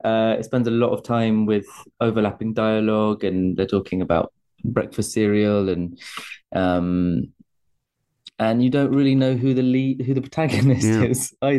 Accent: United Kingdom; myself as like a British actor

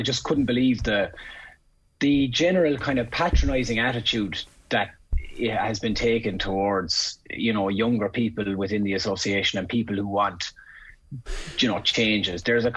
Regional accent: Leinster, Ireland; now in Cork, Ireland; I was originally from County Meath before I moved down to Cork.

